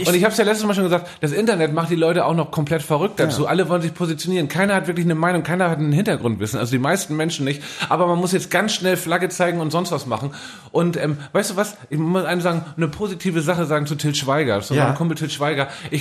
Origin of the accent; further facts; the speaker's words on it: Northern Germany, Germany; Ich bin auch Norddeutscher